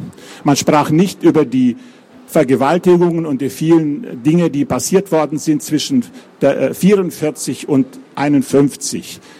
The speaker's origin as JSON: {"language": "German", "town": "Meschen", "region": "Sibiu County", "country": "Romania", "tie": "born or raised there", "said": "meine Oma väterlicherseits war dann mit einem amerikanischen Geburtsort in meinem Heimatort auch in Meschen aufgewachsen."}